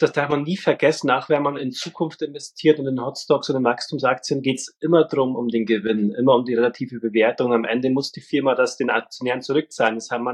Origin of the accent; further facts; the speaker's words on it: Bavaria, Germany; now in Kulmbach, Germany; Bin dann nach Kulmbach irgendwann zurück, sozusagen nach Bayern, nahe meiner Heimat Fichtelgebirge. Und da arbeite ich jetzt auch schon wieder deutlich über ein Jahrzehnt in Kulmbach